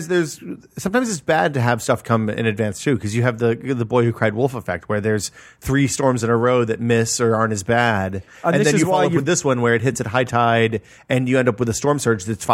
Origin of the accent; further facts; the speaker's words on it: Tennessee, United States; You know, where I grew up in Northeast Tennessee in the mountains is pretty good. There's no geological activity.